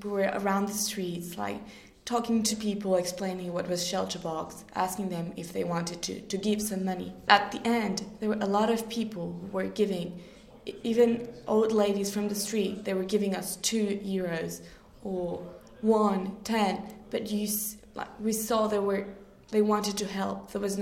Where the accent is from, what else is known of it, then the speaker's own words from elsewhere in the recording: Mexico; I come from Mexico. I'm 18 years old. I arrived in August from last year